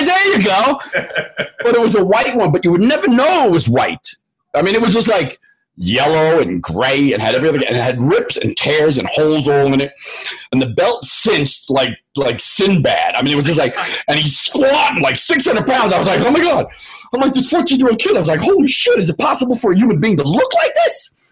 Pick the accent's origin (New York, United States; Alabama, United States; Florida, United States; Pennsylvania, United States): New York, United States; Massapequa Park; I'm Massapequa Park. Yeah, I went to Burner High School.